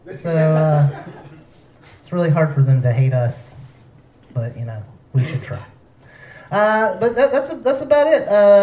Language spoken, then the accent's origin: English; South Carolina, United States; I'm from South Carolina. I don't know if you know this about my state, but you can graduate without being able to read.